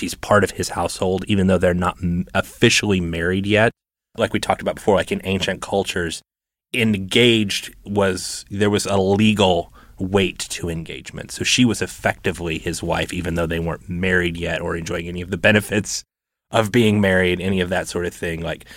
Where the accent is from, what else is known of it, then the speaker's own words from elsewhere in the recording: Oklahoma City, Oklahoma, United States; also born or lived in Portales, New Mexico; now in Cincinnati, United States; I live in Cincinnati, Ohio now. I grew up in Oklahoma City, but I was actually born in New Mexico.